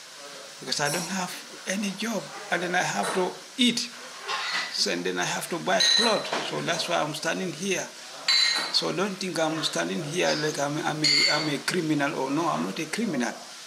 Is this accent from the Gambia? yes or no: yes; Gambia; now in Berlin, Germany; I'm from Gambia. I'm living in Berlin at this moment.